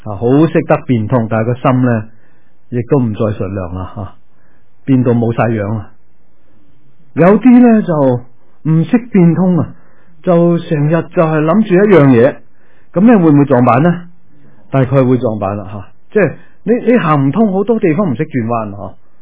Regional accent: Guangdong, China; 我哋廣東人對蛇有特別嘅感情

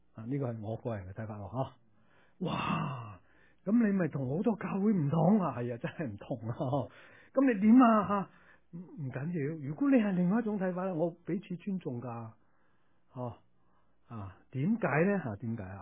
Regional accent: China

